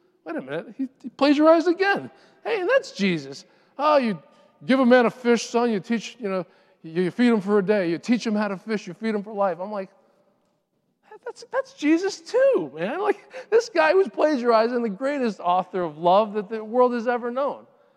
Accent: Miami, Florida, United States; also born or lived in Puerto Rico; I was born in Puerto Rico and raised in Miami.

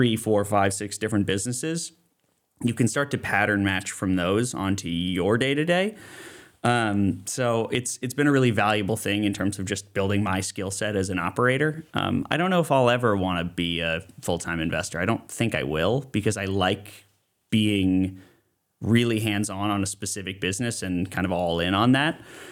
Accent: East Coast, United States; I'm not from California, I'm from the East Coast.

